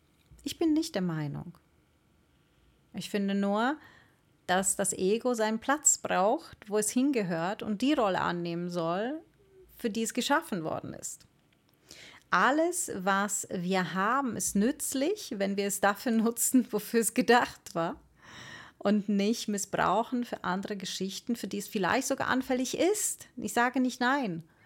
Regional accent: Poland; now in Germany; Und das darf ich sagen hier als Polin, ich bin hierher gekommen vor, wann war das, 96

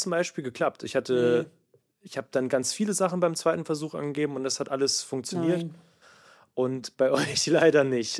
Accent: Thuringia, Germany; born there; wir kommen ja gebürtig hier aus der Region. Ich aus Thüringen, das ist jetzt noch ein bisschen weiter weg

